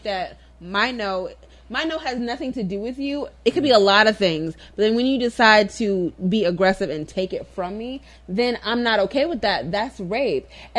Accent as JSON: {"language": "English", "region": "Alabama", "country": "United States", "said": "I'm from Alabama."}